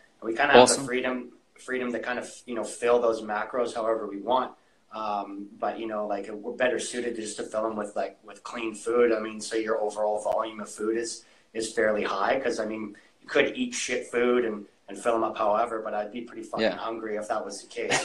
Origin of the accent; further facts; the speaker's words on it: Canada; I think he must have known that I'm Canadian because he put peanut butter and jam sandwiches in there for a post-workout meal.